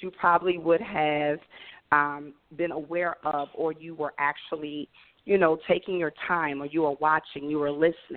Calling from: Raleigh, North Carolina, United States; Yes, this is … I'm from Raleigh.

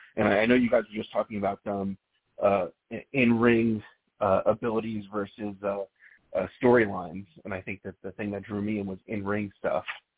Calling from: New Jersey, United States; from New Jersey. New Jersey.

